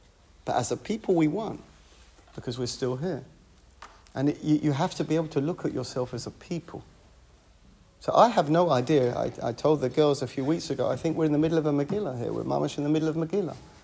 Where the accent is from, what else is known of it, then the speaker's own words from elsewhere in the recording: England, United Kingdom; when I grew up in England, I understood two things.